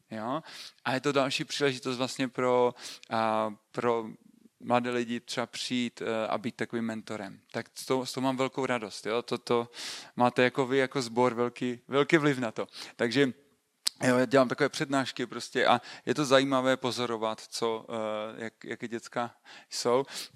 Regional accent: Ostrava, Moravian-Silesian Region, Czechia; also born or lived in Opava; now in Tábor, Czechia; Vlastně jsem Ostravák, nevím, jestli to jde slyšet z akcentu, ale už tam nebydlím, vlastně nějakou dobu jsem strávil v Opavě 8 let a teďka 2 roky jsem přestěhovaný do jižních Čech, do Tábora nebo Sezimova Ústí, které je u Tábora

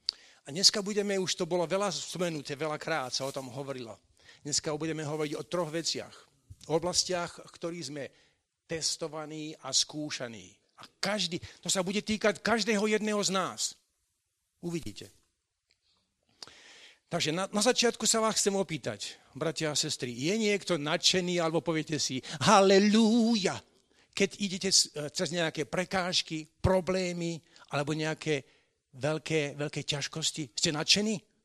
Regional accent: Zemianske Podhradie, Trenčín Region, Slovakia; tam, odkiaľ my pochádzame, zo Zemianského Podradia, okres Trenčín. Tak by som povedal svojím spôsobom podľa československej reči, to je ako zapadákov.

